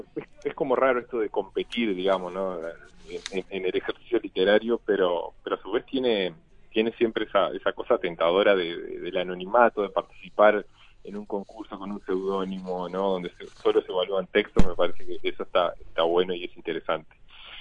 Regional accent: Tarariras, Colonia, Uruguay; moved away as an adult; now in Montevideo, Uruguay; Nací, crecí en Tarariras, viví hasta más o menos hasta los 25 años y después por tema de estudio y profesionales me vine a Montevideo

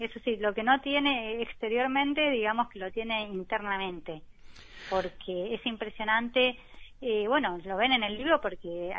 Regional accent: Argentina; moved away; yo me crié en Argentina, bueno, y viví en otros países, hace 11 años que vivo acá

